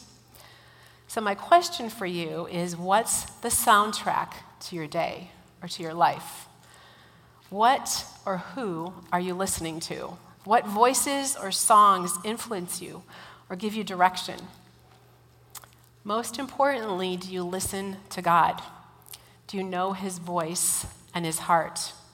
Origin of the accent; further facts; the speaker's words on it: Pelican Rapids, Minnesota, United States; a gospel-centered church in my hometown, which is Pelican Rapids, Minnesota. 2,000 people live there. It's as cute as it sounds.